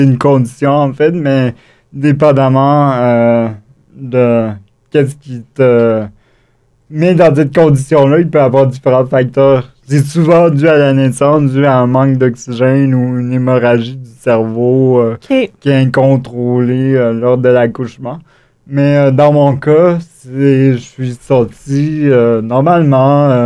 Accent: Quebec, Canada; Donc, moi, je suis originaire de l'Estrie

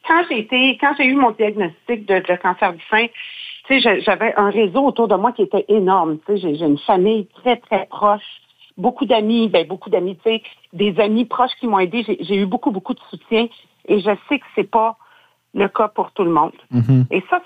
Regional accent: Quebec, Canada; faut se rappeler qu'au Québec, on est 8 millions.

